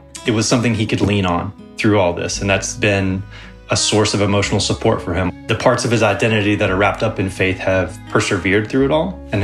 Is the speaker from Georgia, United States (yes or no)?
yes; Atlanta, Georgia, United States; I was a kid, I grew up in Atlanta, watched him at a Hawks Mavericks game